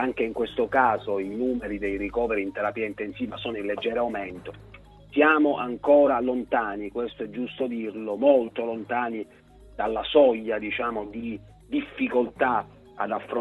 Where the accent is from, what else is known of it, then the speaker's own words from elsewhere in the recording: Palermo, Sicily, Italy; Io sono palermitano e quindi posso dirlo.